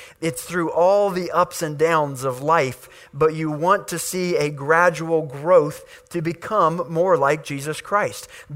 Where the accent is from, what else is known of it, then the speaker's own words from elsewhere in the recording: Waverly, Ohio, United States; And I remember 3 years ago we moved back down here to my hometown of Waverly from the Columbus area, and a lot of people were like, why are you moving back down there?